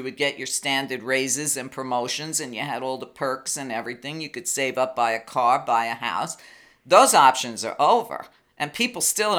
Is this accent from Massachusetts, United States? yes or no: no; New York, United States; But don't forget, I grew up in New York at the same time Trump was there.